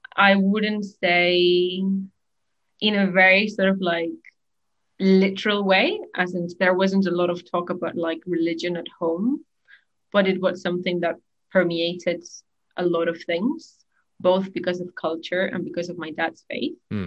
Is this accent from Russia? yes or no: no; Spain; moved away as an adult; now in United Kingdom; I was born and raised in Spain, and I've been living in the UK for the last 3 years and a half.